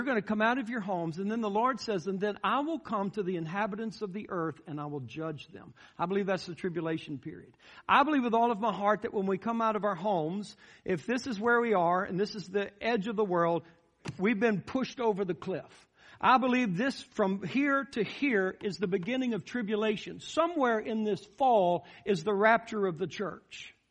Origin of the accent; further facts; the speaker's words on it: United States; And we as American people, we're curious people, right?